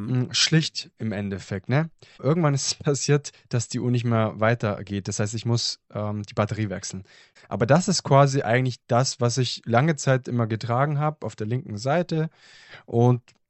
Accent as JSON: {"language": "German", "country": "Germany", "tie": "born or raised there", "also_born_or_lived": "Italy", "second_language": "German", "said": "ich bin in Italien geboren, war dann kurzzeitig in Deutschland nach der Geburt, dann wieder in Italien und erst mit 6 Jahren dann quasi offiziell dauerhaft in Deutschland."}